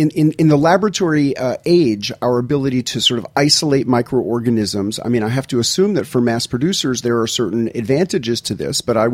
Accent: New York City, New York, United States; now in Tennessee, United States; about 20 years ago, I moved from New York City to rural Tennessee and started keeping a garden for the first time in my life. And I was such a naive city kid

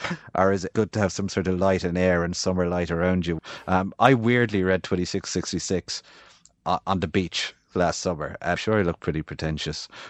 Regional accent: Limerick, Munster, Ireland; accent: Midwestern Irish; it's my accent, I suppose, would be quite Midwestern in Irish terms from around Limerick City where I grew up.

